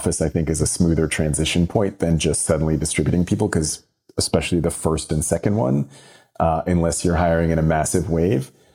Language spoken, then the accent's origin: English; Toronto, Ontario, Canada; I grew up in Toronto